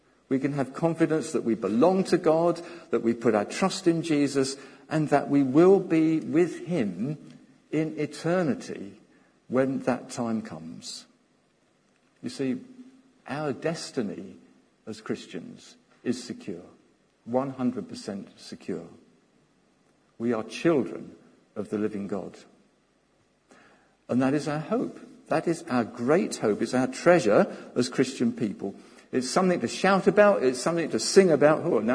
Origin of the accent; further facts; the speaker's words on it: United Kingdom; I mean, sometimes we do feel a bit shy. We're British, for heaven's sake. We all feel that way.